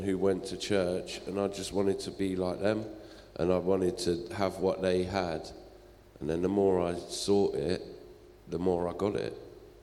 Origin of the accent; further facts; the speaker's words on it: High Wycombe, South East England, United Kingdom; now in Lowestoft, United Kingdom; I grew up in High Wycombe. I was a bit lost for a long time, and then I came up to Lowestoft.